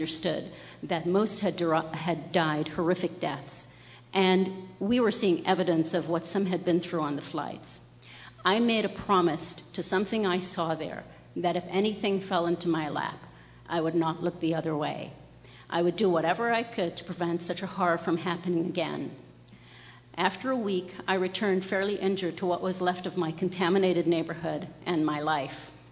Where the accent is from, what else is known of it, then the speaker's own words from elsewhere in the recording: New York City, New York, United States; As I said before, I'm a New Yorker. I'm from Ground Zero.